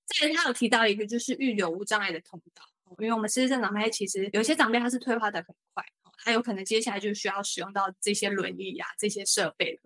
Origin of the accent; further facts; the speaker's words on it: Taiwan; 我们台湾人其实很少人会做墙面的跳色